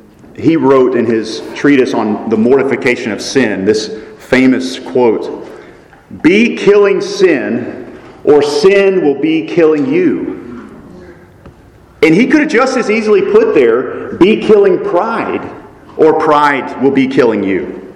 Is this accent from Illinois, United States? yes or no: no; South Carolina, United States; I'm from South Carolina. We don't mess around.